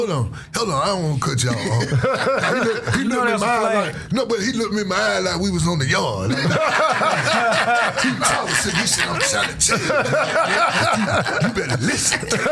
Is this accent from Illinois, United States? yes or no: no; Atlanta, Georgia, United States; I'm from Tech Wood Projects. I'm from Fur Projects in the United States.